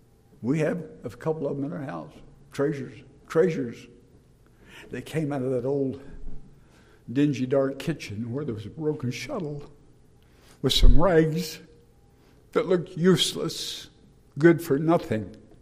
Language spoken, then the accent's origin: English; Ottumwa, Iowa, United States; When I was a child, we moved from where I was born in Dowds, Iowa. That's just a spot in southeastern Iowa on the map, to Ottumwa, which is a little bit bigger spot, not much bigger.